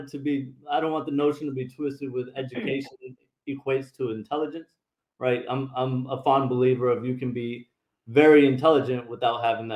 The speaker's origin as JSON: {"language": "English", "country": "Sri Lanka", "said": "So I grew up with my background, my culture, I'm from Sri Lanka."}